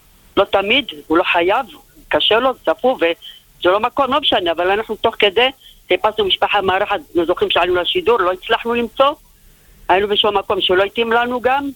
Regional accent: Shephelah, Israel; אני משפלה, לא משנה איזה עיר

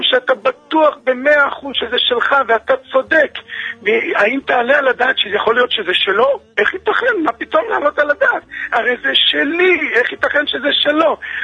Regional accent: Jerusalem, Jerusalem District, Israel; אני ירושלמי

